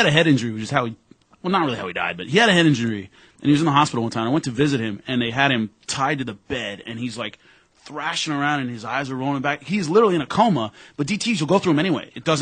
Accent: Long Beach, California, United States; I grew up in Long Beach, a lot of Samoans.

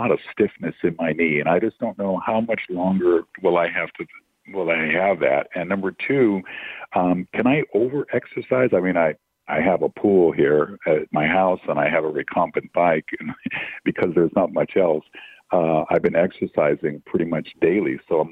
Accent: Los Angeles, California, United States; Well, I grew up here in Los Angeles. I went to school here at Dorsey High School, where Keyshawn Johnson went to school, and then I went to UCLA.

